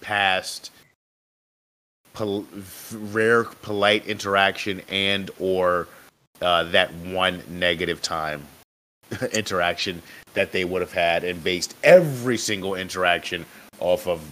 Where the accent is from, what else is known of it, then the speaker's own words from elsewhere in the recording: New Jersey, United States; he's from Jersey. We're both from Jerseys, Puerto Rican